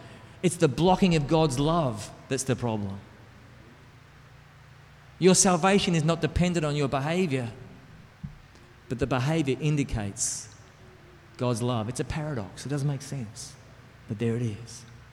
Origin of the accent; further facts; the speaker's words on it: Australia; in the United States or in my home country of Australia